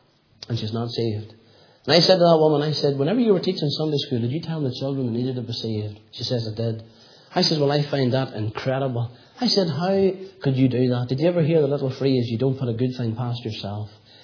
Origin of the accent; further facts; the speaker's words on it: Tandragee, Northern Ireland, United Kingdom; now in Ballymoney, United Kingdom; I says, no, I'm not. I said, I'm from Tandragee originally. He says, what brought you to Ballymoney? I says, I married a girl from Ballymoney.